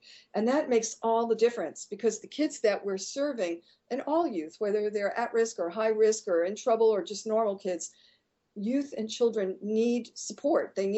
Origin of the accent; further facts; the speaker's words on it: Long Island, New York, United States; now in Los Angeles, United States; I'm originally from Long Island in New York, but when I've lived in LA for over 30 years